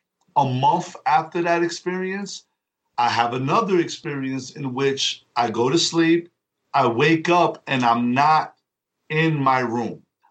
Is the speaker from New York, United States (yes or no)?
yes; Bronx, New York, United States; I was telling her I was from the Bronx.